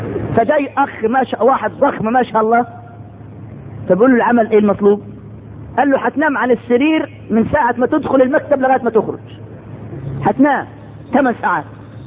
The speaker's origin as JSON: {"language": "Arabic", "country": "Egypt", "said": "لك احنا مصريين فرحنا احفاد"}